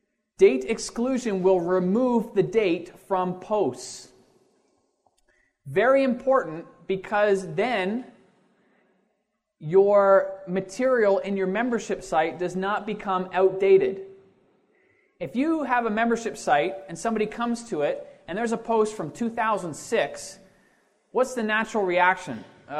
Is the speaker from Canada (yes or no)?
yes; Canada; I'm Canadian.